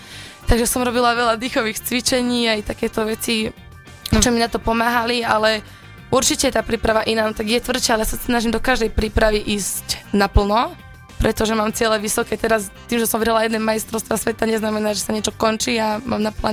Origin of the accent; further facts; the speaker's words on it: Revúca, Banská Bystrica Region, Slovakia; u nás v Revúcej bol gala večer bojových umení a otcino ma tam zobral